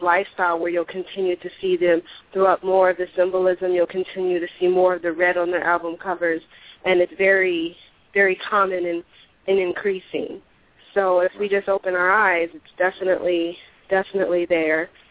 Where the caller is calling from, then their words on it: Arizona, United States; I'm actually calling in from Arizona.